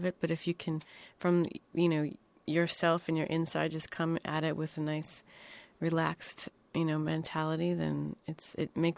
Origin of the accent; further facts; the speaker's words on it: California, United States; when I say I'm from California, they're like, oh, yeah, yeah, you have that, you know, California kind of laid back energy.